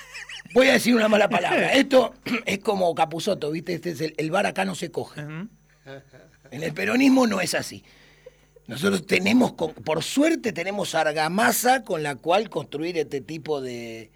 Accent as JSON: {"language": "Spanish", "region": "Buenos Aires Province", "country": "Argentina", "tie": "born or raised there", "also_born_or_lived": "Santa Fe", "said": "yo soy del conurbano, yo soy santafesino, pero en verdad me crié en el conurbano bonaerense"}